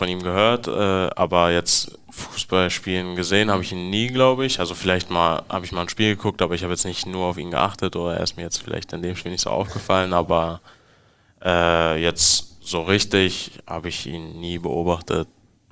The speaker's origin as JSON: {"language": "German", "region": "Berlin", "country": "Germany", "tie": "born or raised there", "said": "Also ich bin in Wedding geboren, also nähe Morbid, das ist so eine Brücke gibt's da und das Morbita-Teil, wenn du über die Brücke gegangen bist, warst du in Wedding und da habe ich direkt gewohnt"}